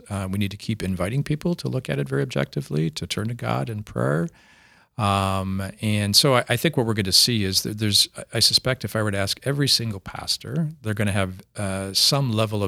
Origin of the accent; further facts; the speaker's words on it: Minnesota, United States; now in South Dakota, United States; But I am from Minnesota, so.